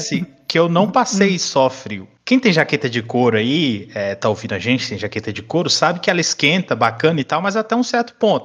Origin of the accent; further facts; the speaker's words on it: São Paulo, Brazil; Porque eu vim de São Paulo, assim, foi meio no susto, né?